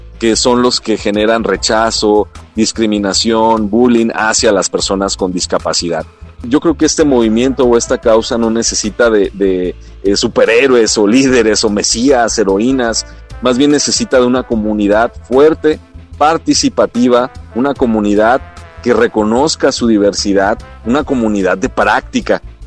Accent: Mexico; first language Mexican Sign Language; Spanish is a second language; Desde muy pequeño, mis papás pues me enseñaron la lengua de señas mexicana, que en mi caso pues es mi lengua materna. Yo aprendí antes de hablar español, como lo estoy haciendo ahorita, pues a utilizar la lengua de señas mexicana.

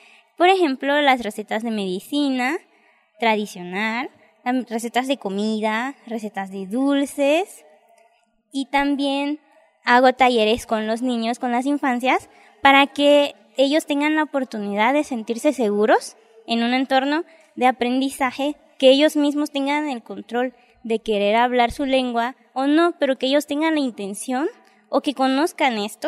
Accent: La Esperanza, Quintana Roo, Mexico; Soy de la comunidad de La Esperanza, José María Morelos, Quintana Roo.

